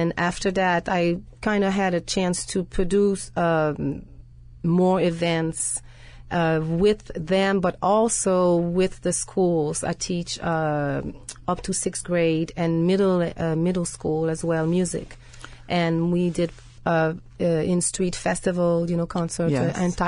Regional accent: Montreal, Quebec, Canada; moved away as an adult; now in United States; Okay, I am originally from Quebec province, and I lived in Quebec, and I lived in Montreal, and I've been in the States, I don't even know anymore, for quite a long time, actually. 10 years, maybe?

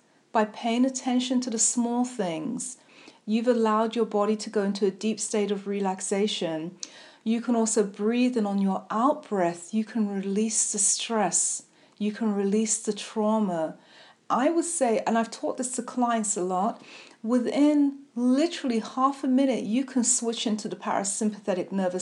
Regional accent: London, United Kingdom; now in Unknown; That's really good, being from the outside, an immigrant, a double immigrant, because I'm from London and my family are from the Caribbean. Now I live here. Makes me a triple immigrant.

